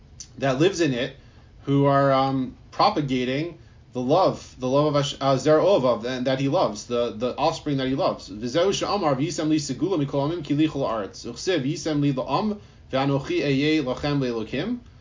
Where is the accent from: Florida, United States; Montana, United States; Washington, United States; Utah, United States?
Florida, United States; I grew up in Florida, so the Dolphins became my team.